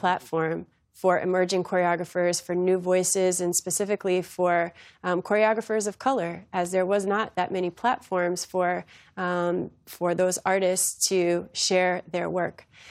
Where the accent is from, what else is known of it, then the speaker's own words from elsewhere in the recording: Columbia, Maryland, United States; And my parents, I grew up in Columbia, Maryland.